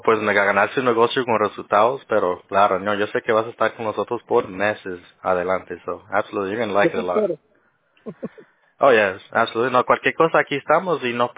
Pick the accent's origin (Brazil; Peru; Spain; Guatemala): Guatemala; Soy chapín.